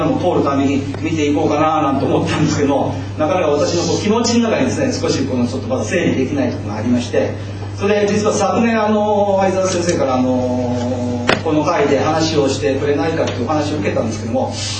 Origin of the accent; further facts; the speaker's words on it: Nagano, Japan; 加藤淳二先生は私と同じ長野県の出身ですし、